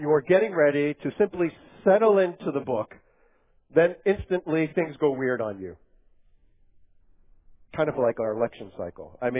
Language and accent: English; Pennsylvania, United States; also born or lived in New York City; although I was born in New York City, I actually spent a good portion of my childhood growing up in rural Pennsylvania.